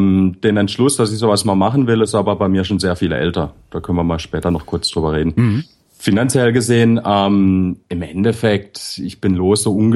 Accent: Bad Krozingen, Baden-Württemberg, Germany; In Bad Krozingen, das ist südlich von Freiburg.

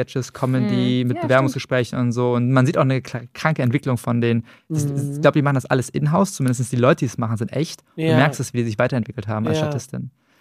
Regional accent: Düsseldorf, North Rhine-Westphalia, Germany; Ich als Düsseldorfer

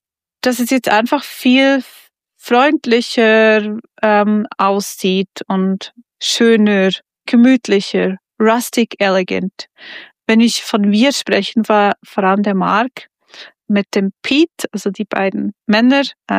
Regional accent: Switzerland; Wir sind Schweizer

